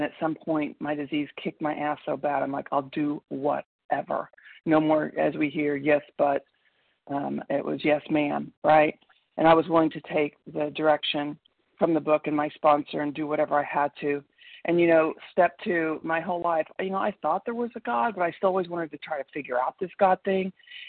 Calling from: Tulsa, Oklahoma, United States; from Tulsa, Oklahoma

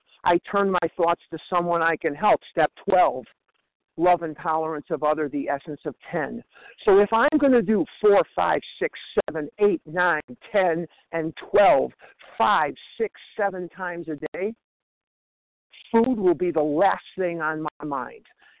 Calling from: Scottsdale, Arizona, United States; I'm calling from Scottsdale, Arizona.

